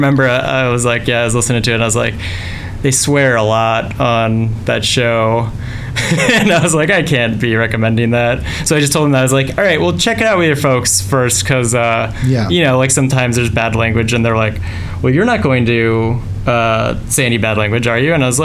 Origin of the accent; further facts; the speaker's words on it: Boulder, Colorado, United States; I grew up in Boulder, Colorado, which is not a farming town. However, we lived on a farm.